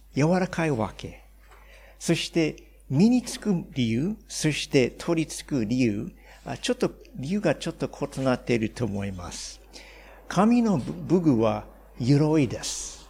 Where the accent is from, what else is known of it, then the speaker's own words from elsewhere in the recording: Hawaii, United States; Japanese is a second language; 私はハワイ出身です。